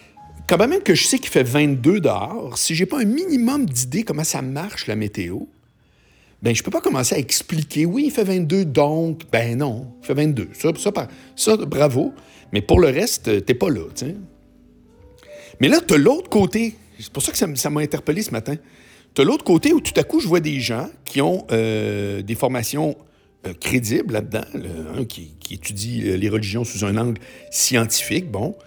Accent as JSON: {"language": "French", "town": "Montreal", "region": "Quebec", "country": "Canada", "said": "moi, je suis un Montréalais qui habite dans le centre-ville"}